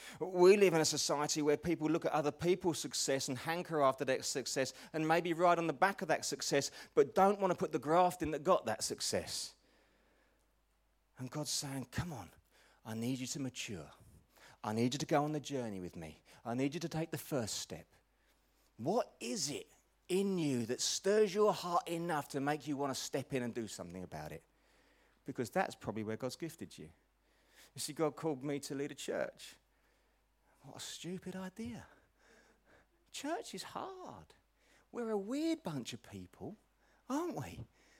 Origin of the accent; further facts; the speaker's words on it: Chelmsford, East of England, United Kingdom; born there; And I was born in Chelmsford, so it's my local club.